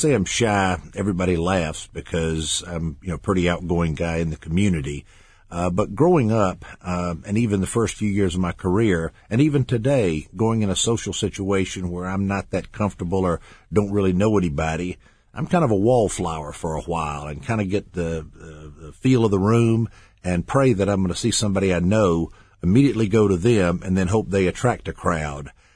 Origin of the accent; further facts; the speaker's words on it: Columbus, Ohio, United States; because Columbus is a big little city and, you know, I knew a lot of folks and I didn't want to do it in my hometown.